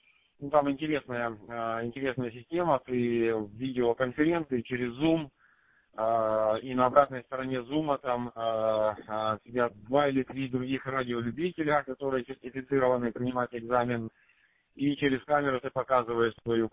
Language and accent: Russian; Ukraine; moved away as an adult; now in United States; На самом деле я оригинально из Украины, и будучи в Украине еще там после студенческие годы я занимался радиолюбительством